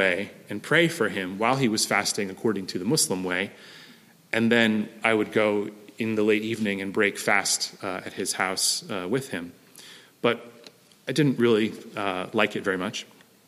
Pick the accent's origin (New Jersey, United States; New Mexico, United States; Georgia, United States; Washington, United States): New Jersey, United States; nominal Roman Catholicism that I grew up around in New Jersey